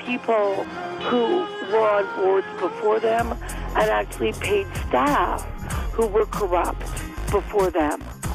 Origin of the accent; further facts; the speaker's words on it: Canada; when people find out I'm from Canada